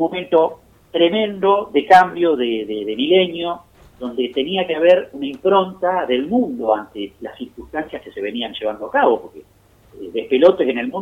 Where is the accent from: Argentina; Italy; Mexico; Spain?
Argentina; Y te puedo asegurar que como la Argentina, otro país no hay. La Argentina uh-huh. tiene todo lo que otros países están deseando, nosotros lo tenemos.